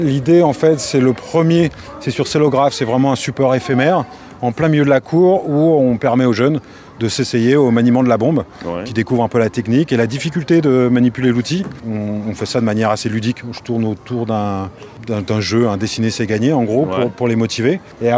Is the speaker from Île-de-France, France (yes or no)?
no; Brittany, France; Et ben en fait je viens de Bretagne